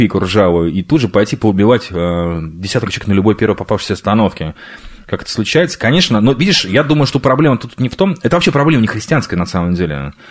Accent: Uzbekistan; Это моя малая родина, моя Узбекистан.

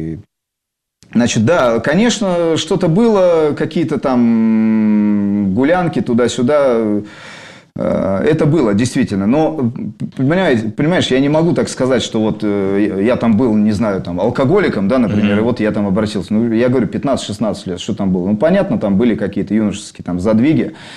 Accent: Saint Petersburg, Russia; Я родился в Ленинграде, здесь рос... Я местный житель, я русский.

